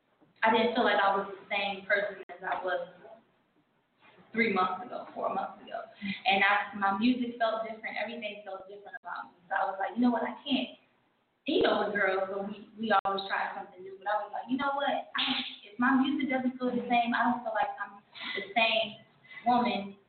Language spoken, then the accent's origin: English; Philadelphia, Pennsylvania, United States; And I felt like his personality and my personality, I'm from Philly.